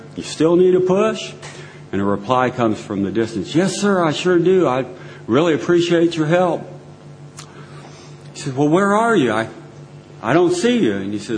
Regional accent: Akron, Ohio, United States; born there; I was born in Akron, Ohio. I need to qualify myself here a little bit. Akron, Ohio, birthplace of AA.

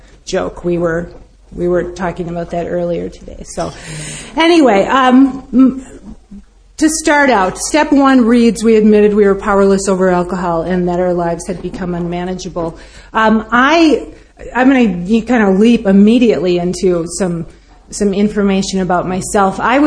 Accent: Minneapolis, Minnesota, United States; I'm an alcoholic. I'm from Minneapolis, Minnesota.

